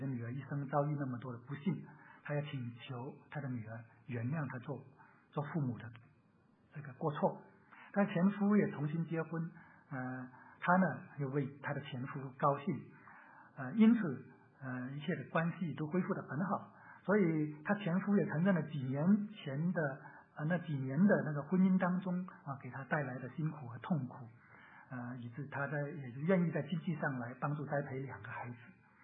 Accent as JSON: {"language": "Chinese", "country": "China", "said": "我们从中国来的都读过那个鲁迅写的阿 Q 故事"}